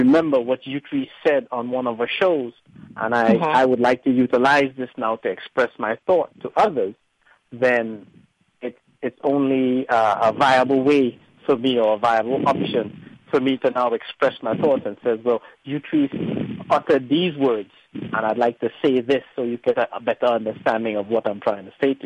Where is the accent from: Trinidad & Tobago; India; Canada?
Trinidad & Tobago; now in Washington, United States; Originally from Trinidad.